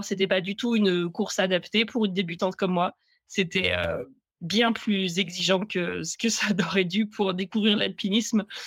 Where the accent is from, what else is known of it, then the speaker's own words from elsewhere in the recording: Auvergne-Rhône-Alpes, France; j'ai grandi en Haute-Savoie. Donc là-bas, il y a pas mal de montagnes. Moi, j'étais au fond de la vallée